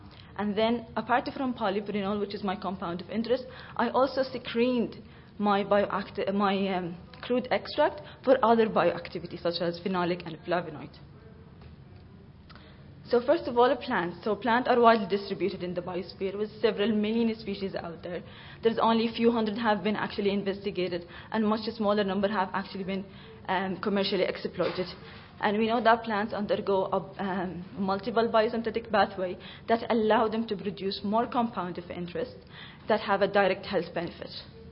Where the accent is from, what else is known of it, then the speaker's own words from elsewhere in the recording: Limerick, Munster, Ireland; So I'm actually coming from Ireland, specifically from Limerick County